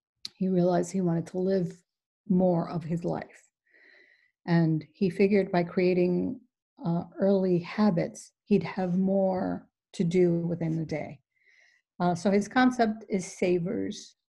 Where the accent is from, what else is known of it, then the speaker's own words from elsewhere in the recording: New York, United States; As a New Yorker, it was the furthest thing for me to want to do.